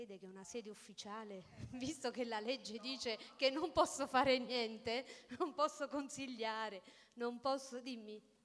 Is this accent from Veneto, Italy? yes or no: no; Sulmona, Abruzzo, Italy; Io vengo da Sulmona e sono originaria di Pacentro, che ha le pendici della Maiella.